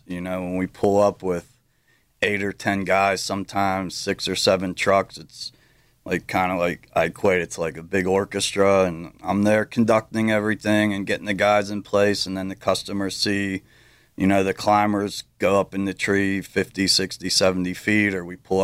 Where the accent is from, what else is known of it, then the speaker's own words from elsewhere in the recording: Pittsburgh, Pennsylvania, United States; Okay, so yeah, I'm Pittsburgh born and raised. I've always had a Pittsburgh address. Majority of my life, I grew up in Greenfield City neighborhood.